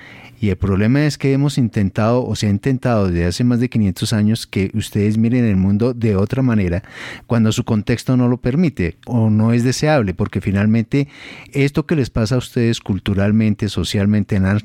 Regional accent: Colombia; yo como colombiano, tener que reconocer el daño tan impresionante que se ha hecho a estas regiones.

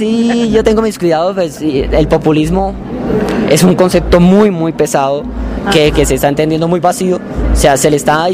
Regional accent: Arauca, Colombia; Me gustaría, yo soy de Arauca

